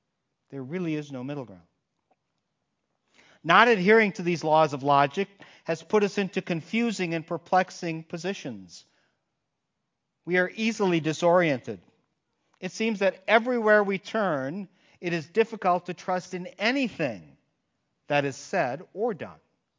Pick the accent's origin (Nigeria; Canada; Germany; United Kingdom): Germany; accent: German; English is a second language; I get to say that with my German accent. It could make me actually sound smarter than I am.